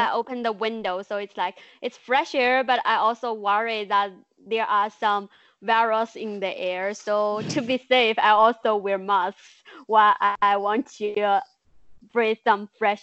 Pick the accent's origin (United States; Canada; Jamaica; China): China; Enshi, Hubei; When I first came back to Hubei, and Enshi, my hometown, I don't think people really take it that serious.